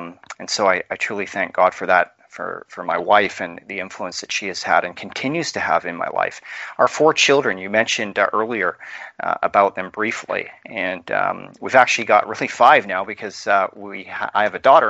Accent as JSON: {"language": "English", "town": "Victoria", "region": "British Columbia", "country": "Canada", "tie": "born or raised there", "said": "Yeah, that's right. They were actually immigrants from Britain in the 1960s."}